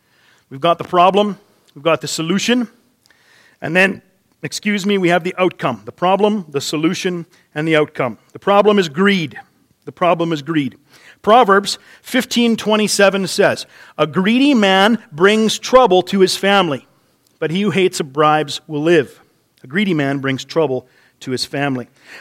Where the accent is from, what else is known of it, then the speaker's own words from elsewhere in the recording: Canada; Not a president. I'm Canadian, what do I know?